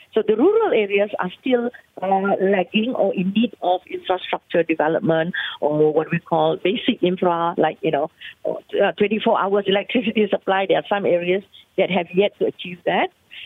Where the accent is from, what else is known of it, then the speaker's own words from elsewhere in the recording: Sarawak, Malaysia; my own state, my favorite state, the state of Sarawak. I'm from Sarawak. Now everybody knows that the size, you know, the size of the state is really like it's the biggest state in Malaysia. In fact, it's bigger than Peninsula Malaysia.